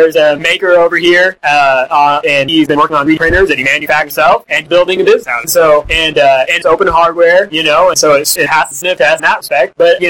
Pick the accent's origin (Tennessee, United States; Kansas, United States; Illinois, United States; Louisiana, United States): Kansas, United States; Lawrence; I'm from Lawrence, Kansas too. How do we not know each other?